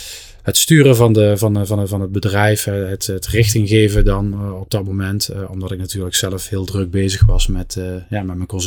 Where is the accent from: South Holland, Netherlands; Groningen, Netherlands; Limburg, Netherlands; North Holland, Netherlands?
Limburg, Netherlands; Venray; Ik ben geboren en getogen in Venray